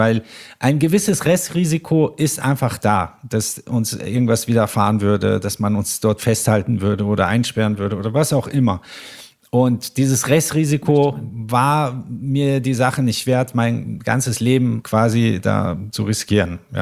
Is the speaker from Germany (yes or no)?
no; Iran; born there; German is a second language; ich möchte tatsächlich aktuell immer mehr über mein Land oder das Land, wo ich geboren bin, lernen und erfahren, mehr denn je.